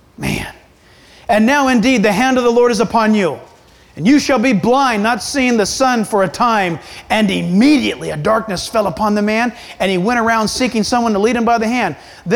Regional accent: San Diego, California, United States; I was born and raised in San Diego, and I would not go to Mexico because I just thought it was insane.

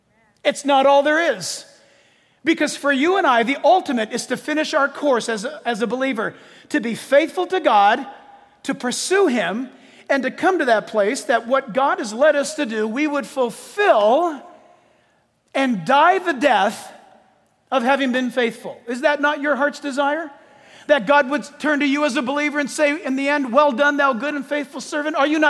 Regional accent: United States; And as an American, that person has that right.

